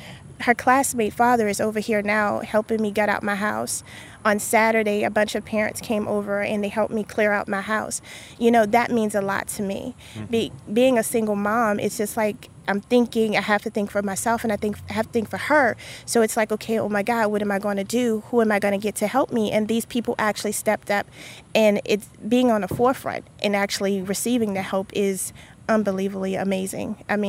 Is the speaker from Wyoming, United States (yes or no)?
no; New Orleans, Louisiana, United States; New Orleans will always be my home. That's where I'm from. That's where I was raised. But I didn't want to go back.